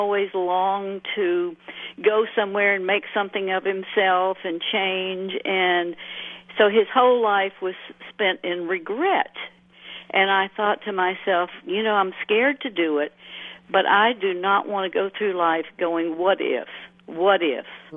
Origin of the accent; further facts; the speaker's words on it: Birmingham, Alabama, United States; I was actually raised right in Birmingham.